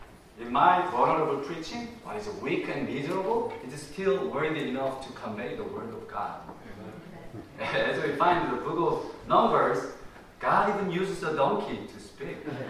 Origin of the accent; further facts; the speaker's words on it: South Korea; first language Korean; English is a second language; I have been speaking in Korean as my mother tongue for more than 40 years since I started speaking my mommy's tongue when I was three. Because I speak English as a second language, so it might be a bit of a challenge for you to understand the sermon due to my strange accent